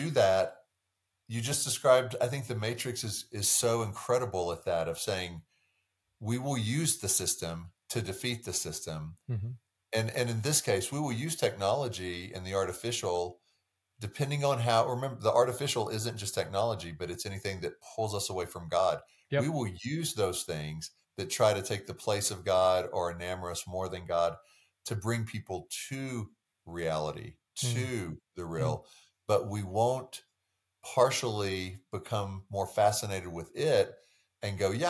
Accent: Texas, United States; I grew up in Texas.

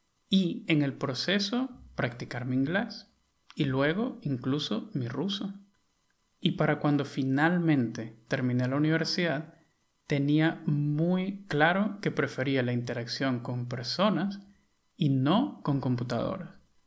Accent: Venezuela; el ron producido en Venezuela, mi país natal, es considerado uno de los mejores del mundo.

